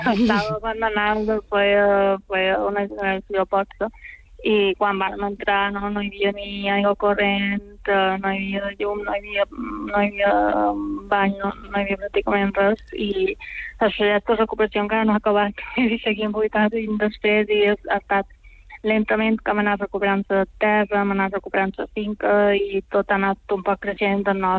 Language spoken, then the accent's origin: Catalan; Palma, Balearic Islands, Spain; I jo vaig créixer a Palma